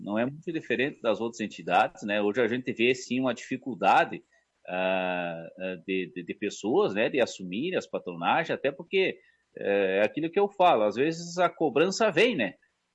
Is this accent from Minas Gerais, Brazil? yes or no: no; Rio Grande do Sul, Brazil; Não é somente dizer que eu sou gaúcho, mas eu tenho que respeitar a minha cultura e trabalhar para que isso não morra, né? Porque é a identidade do nosso Rio Grande